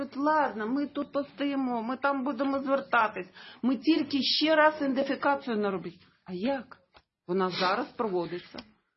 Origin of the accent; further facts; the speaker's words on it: Crimea, Ukraine; Ну, я з Криму, я теж ВПО.